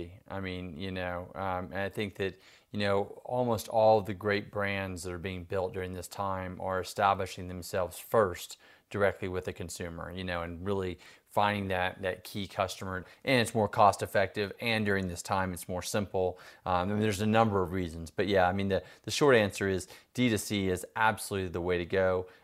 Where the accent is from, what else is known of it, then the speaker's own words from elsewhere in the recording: Jackson Hole, Wyoming, United States; first responders and my hometown in Jackson Hole.